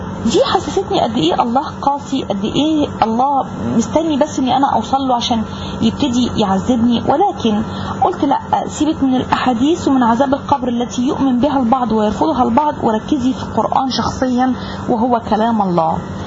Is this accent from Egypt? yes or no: yes; Egypt; أنا مهرئين من مصر، نشأت وتربيت في أسرة مسلمة ملتزمة مثقفة بالإسلام